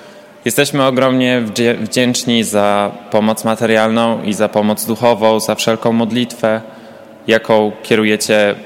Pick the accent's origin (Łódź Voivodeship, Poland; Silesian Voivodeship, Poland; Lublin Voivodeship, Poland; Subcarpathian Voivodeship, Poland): Subcarpathian Voivodeship, Poland; Ja pochodzę z małej wsi na Podkarpaciu.